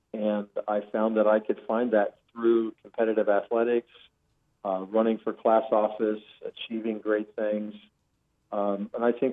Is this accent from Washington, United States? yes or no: yes; Puyallup, Washington, United States; I grew up 9 miles east of Tacoma, Washington, 35 miles south of Seattle in a town called Puyallup, Washington.